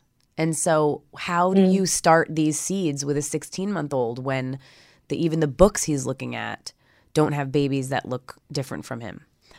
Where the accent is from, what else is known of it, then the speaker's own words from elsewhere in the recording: New York, United States; now in Los Angeles, United States; I grew up in New York also, and I am very afraid.